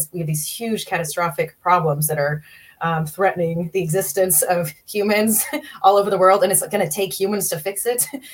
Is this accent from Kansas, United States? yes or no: no; Bath, Maine, United States; born there; I am. I was born in Bath, Maine. I did move away for a little while and ended up back in Maine because people here tend to grow roots.